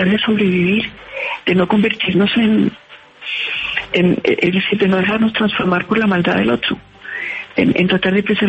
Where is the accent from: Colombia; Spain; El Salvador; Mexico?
Colombia; A cada uno de nosotros como colombianos